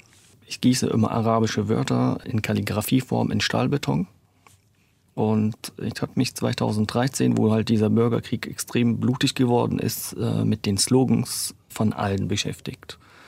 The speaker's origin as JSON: {"language": "German", "town": "Damascus", "region": "Damascus Governorate", "country": "Syria", "tie": "born or raised there", "moved": "as an adult", "said": "1979 ging es dann nach Damaskus zurück und ich bin dann 1984 in Damaskus geboren worden, wo ich auch durchgehend bis 2008 gelebt habe."}